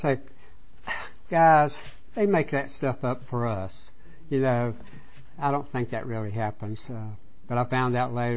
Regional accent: North Carolina, United States; I'm an Appalachian American. And I was born up above Asheville, North Carolina. I still have my family. That's where they live. I grew up in a cotton mill village.

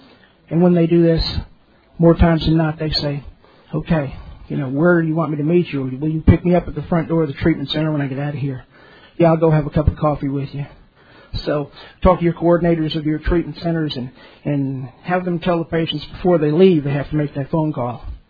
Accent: Tennessee, United States; I come to you from Area 64, the great state of Tennessee, Lafayette New Hope Group, District 13.

